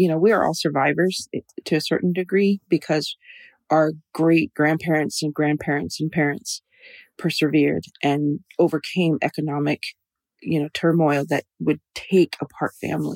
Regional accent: New Mexico, United States; I'm from the Pueblo of Laguna tribe in New Mexico, and also from the Omaha, or as the public knows it as Omaha, tribe of Nebraska.

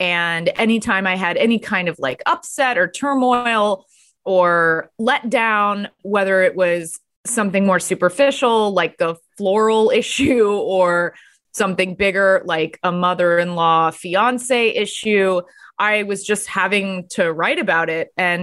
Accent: Texas, United States; also born or lived in Los Angeles / New York; I have moved around a decent amount. I'm from Texas, but I lived in LA and New York.

